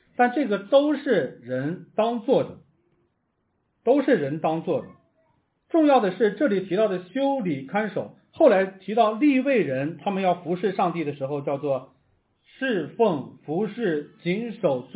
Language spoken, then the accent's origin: Chinese; Northeast China, China; 可是咱们这边的人，特别就是咱们东北这边的，有这种体制崇拜